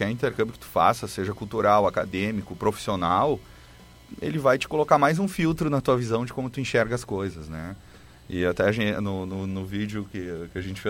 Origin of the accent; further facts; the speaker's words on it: Brazil; E ao mesmo tempo eu percebia que certos conhecimentos os meus colegas portugueses não tinham e eu como brasileiro conseguia suprir, né, durante a aula, durante o desenvolvimento dos projetos, enfim.